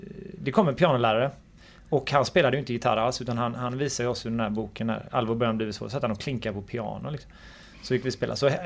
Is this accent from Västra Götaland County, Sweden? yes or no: yes; Gothenburg, Västra Götaland County, Sweden; Jag kommer från Angered. Angered, Lövgärdet i Angered. Och det är ju en förort till Göteborg.